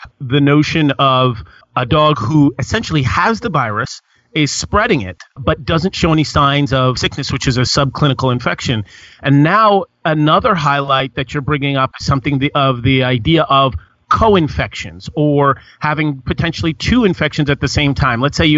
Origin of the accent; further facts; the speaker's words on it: Connecticut, United States; I live in, I'll just pick a random state, Connecticut. No, it's not random. I'm actually from Connecticut.